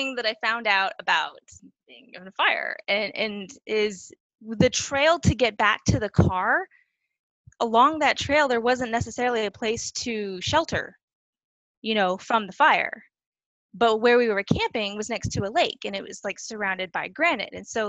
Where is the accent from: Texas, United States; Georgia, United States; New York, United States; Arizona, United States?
Texas, United States; I'm thinking, okay, I'm from Texas.